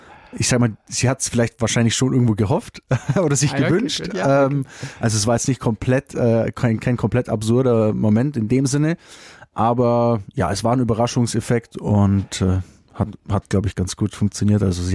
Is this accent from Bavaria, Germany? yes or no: yes; Kempten, Bavaria, Germany; Naja, am Ende des Tages wahrscheinlich Kempten, also meine Heimat, würde ich jetzt mal sagen. Ich lebe ja bis heute dort.